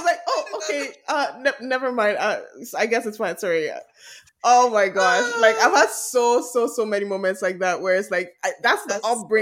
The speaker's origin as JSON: {"language": "English", "country": "Nigeria", "lives_now": "Canada", "said": "I'm a Nigerian living in Canada. That's how I say it. I'm a Nigerian based in Canada."}